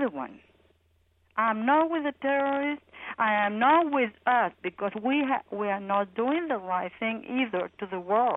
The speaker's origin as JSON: {"language": "English", "country": "United States", "said": "And as an American, I have the choice to say how I feel"}